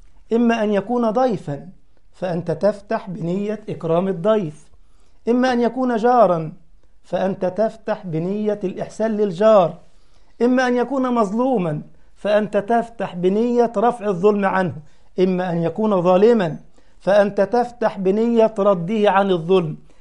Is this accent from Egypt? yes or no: yes; Egypt; أنا من مصر